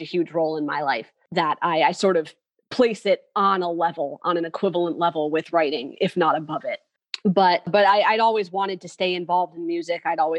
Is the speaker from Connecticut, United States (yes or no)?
yes; New Britain, Connecticut, United States; I am from Connecticut originally, from Central Connecticut, New Britain specifically, which is right outside of Hartford, the capital.